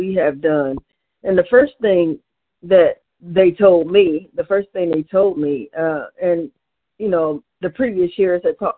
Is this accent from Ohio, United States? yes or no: yes; Cleveland, Ohio, United States; I'm from Cleveland, Ohio.